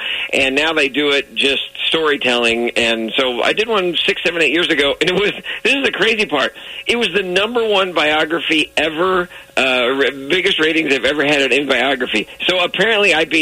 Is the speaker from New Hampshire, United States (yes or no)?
no; Texas, United States; I grew up in Texas. How can I not have a steak for God's